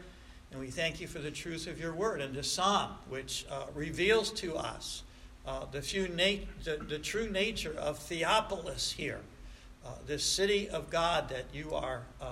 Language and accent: English; Troy, New York, United States; born there; I was born in South Troy